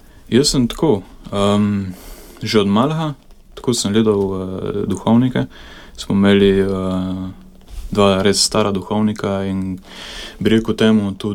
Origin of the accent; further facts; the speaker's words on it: Vipava, Gorizia, Slovenia; Prihajam prav iz Vipave, iz Trha. No, Vipava nikoli ni bila ne vas, ne mesto, ampak en trh.